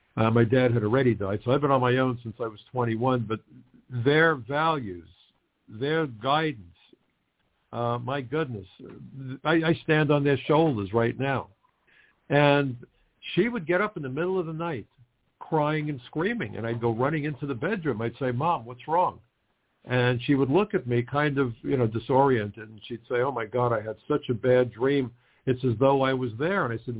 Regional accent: Brooklyn, New York, United States; He comes from a small town in North Carolina. I come from Brooklyn, part of New York City, the biggest city in America.

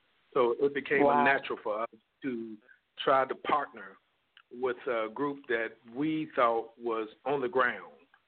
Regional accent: Atlanta, Georgia, United States; especially given the fact that I was born and raised here in Atlanta.

